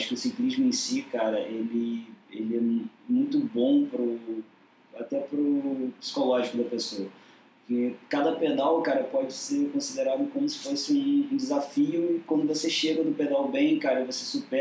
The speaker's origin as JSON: {"language": "Portuguese", "town": "Nova Friburgo", "region": "Rio de Janeiro", "country": "Brazil", "said": "Eu sou de Nova Friburgo e comecei a participar de algumas provas mais clássicas."}